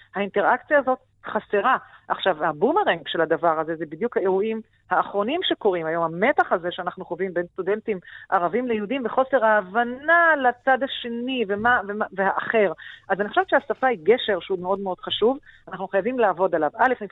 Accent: Beersheba, Southern District, Israel; אני גדלתי בבאר שבע. למדתי עד כיתה ח' בבית ספר בדואי בתל שבע כדי לרכוש את השפה הערבית. אז אתה יכול לשמוע אותי מתראיינת בערבית, והמבטא הוא מבטא ערבי לגמרי. ואז עברתי לתיכון יהודי

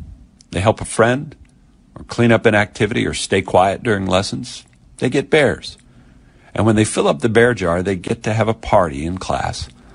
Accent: Texas, United States; But today is about those families in Uvalde, Texas, in my home state.

